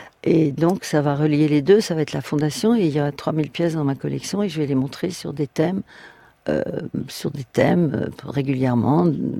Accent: Versailles, Île-de-France, France; born there; Je suis née à Versailles.

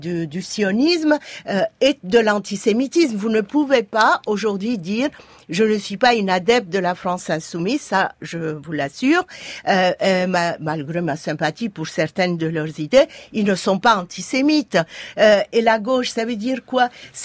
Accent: Israel; moi j'ai grandi en Israël

